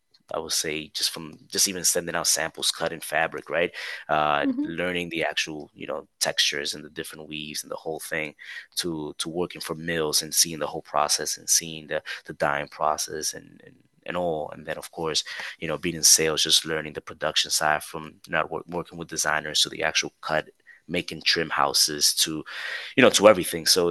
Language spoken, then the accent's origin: English; New York, United States; I'm from New York, and my sister is actually a CPA